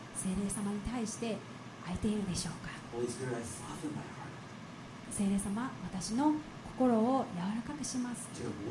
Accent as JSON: {"language": "Japanese", "region": "Kyushu", "country": "Japan", "said": "いや、私は九州男児だから九州に帰る。"}